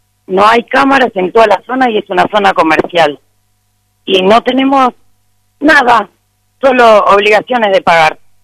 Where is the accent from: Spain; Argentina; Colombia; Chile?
Argentina; Buenos Aires; Yo no soy de acá, soy porteña, y vine justamente a buscar tranquilidad.